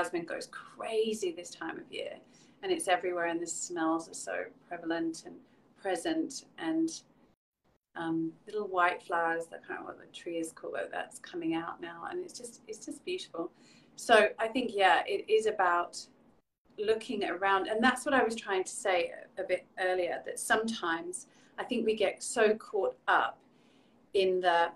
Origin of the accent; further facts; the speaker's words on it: England, United Kingdom; now in Australia; I have aligned myself as an English person to recognize that the jacaranda coming out and blossoming is an indication to a time of year.